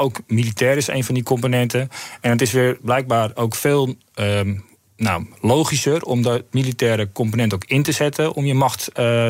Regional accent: Netherlands; En alle experts en wij zelf ook als Nederlanders zijn in één keer heel erg in een doeme scenario aan kijken.

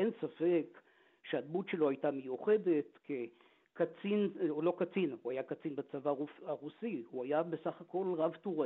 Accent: Nahalal, Northern District, Israel; אני גדלתי בנהלל, ובבית הספר היסודי

